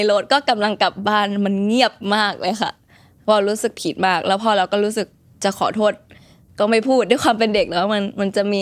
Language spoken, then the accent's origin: Thai; Bangkok, Thailand; now in -; พ่อกับแม่อยู่สำเพ็งเราก็เติบโตมาในสำเพ็งเราก็เลยรู้ว่าเอ้ยแหล่งสำเพ็งมันเป็นแหล่งที่มีของแบบของขายส่ง